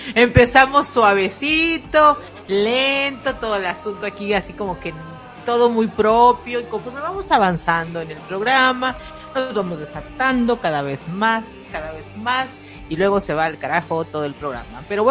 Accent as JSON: {"language": "Spanish", "country": "Mexico", "said": "yo soy mexicana"}